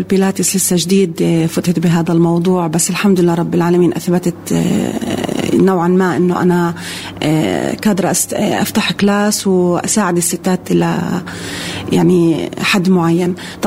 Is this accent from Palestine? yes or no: yes; Palestine; يعني كانت كتير مهمة إلنا يعني كفلسطينية